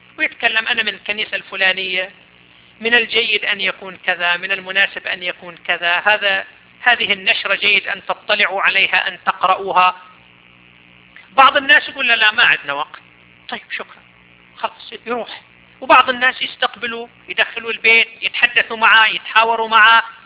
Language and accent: Arabic; Saudi Arabia; مثلا عندنا في السعودية، سنة 2005